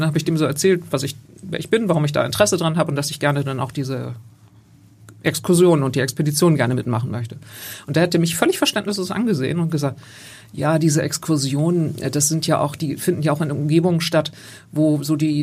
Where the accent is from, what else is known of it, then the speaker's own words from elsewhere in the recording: Hamburg, Germany; wohne seit mehr als 20 Jahren in Volksdorf, da gefällt es mir super, aber es gibt auch, ich bin in Barmbek geboren und groß geworden.